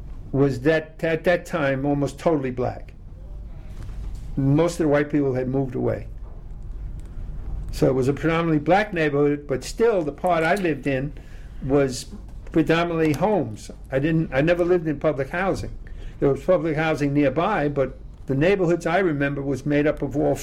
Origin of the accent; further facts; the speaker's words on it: Brooklyn, New York, United States; In Bedford-Stuyvesant, Brooklyn. I was born at St. Mary's Hospital and resided on Herkimer Street and Howard Avenue, 1034 Herkimer, at the time of my birth.